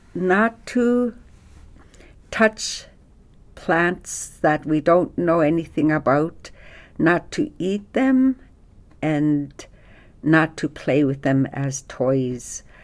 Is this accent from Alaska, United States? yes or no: yes; Nunamiqua, Alaska, United States; also born or lived in Bethel; I was born in Bethel, raised in Nunamiqua, a small village, tundra village, on the coast of Yukon Delta.